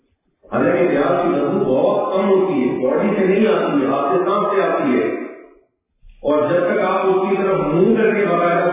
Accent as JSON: {"language": "Urdu", "town": "Karachi", "region": "Sindh", "country": "Pakistan", "said": "میں کراچی کا ہوں میرا دل جل جائے"}